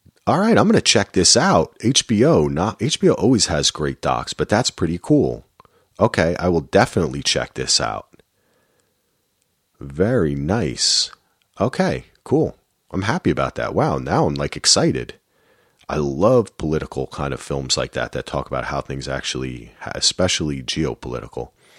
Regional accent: New Jersey, United States; I know you all think I'm crazy, but I'm from Jersey. These are my people. I grew up with these people. When you see the Jersey Shore, these are the people I grew up with.

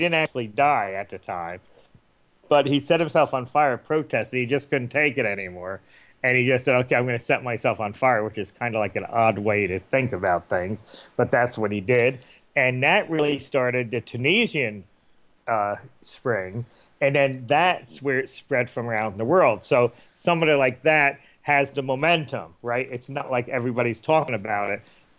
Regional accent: New York, United States; But I know I grew up in New York, and I know 10,000 years ago – New York was covered with 5,000 feet of ice

